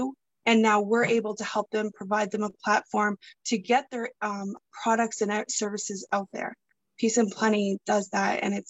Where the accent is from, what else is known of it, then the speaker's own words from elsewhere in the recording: Canada; born there; I am Canadian born.